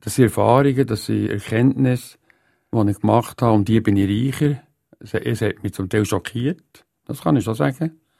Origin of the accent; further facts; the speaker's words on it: Ostermundigen, Bern, Switzerland; Wo ich herkomme? Ich bin zu Ostermundigen aufgewachsen.